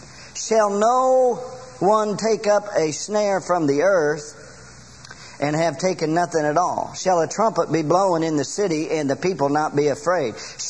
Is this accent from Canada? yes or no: no; California, United States; I was raised out in California. We just don't have them.